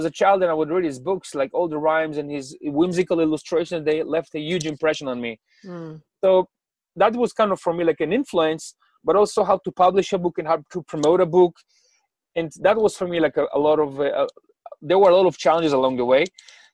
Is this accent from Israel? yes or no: yes; Israel; because I'm from Israel and I was in a military career. In my early 20s, I was an officer serving in the Gaza Strip.